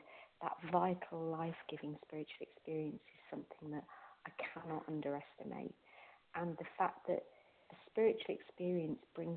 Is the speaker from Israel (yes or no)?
no; United Kingdom; I'm a recovered compulsive eater, and from the UK.